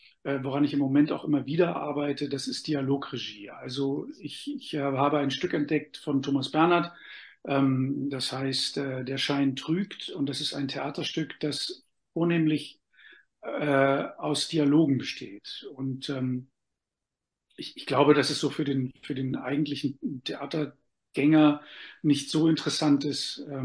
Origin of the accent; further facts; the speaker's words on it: Northern Germany, Germany; dass ich Norddeutscher bin. Norddeutschen zu begeistern ist ohnehin sehr schwer, aber ich komme aus dem Süden von Norddeutschland